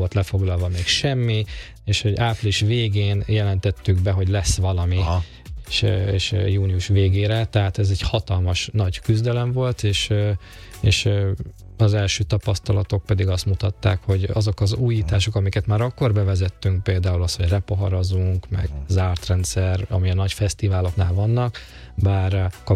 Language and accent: Hungarian; Salgótarján, Nógrád, Hungary; now in Tata, Hungary; Salgótarjáni vagyok, aki Egerben szervezett fesztivált, aztán Budapestre került, és Tatán kötöttem ki